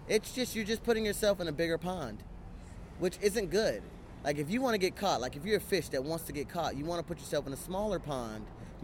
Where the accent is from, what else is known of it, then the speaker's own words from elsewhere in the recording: Miami, Florida, United States; also born or lived in Washington, D.C.; now in New Orleans, United States; I moved here a year ago. From Washington, D.C. I'm originally from Miami. And I moved here a year ago.